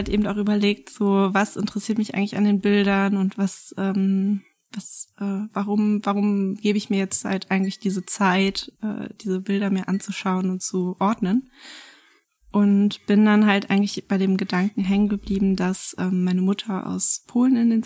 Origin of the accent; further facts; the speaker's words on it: Wolfsburg, Lower Saxony, Germany; Das Kunstmuseum Wolfsburg, wo ich aufgewachsen bin